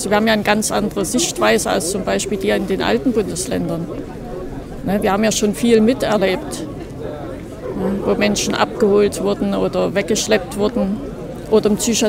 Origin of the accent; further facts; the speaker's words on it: East Germany, Germany; Ich bin in der DDR groß geworden. Wir wissen, wie es ist.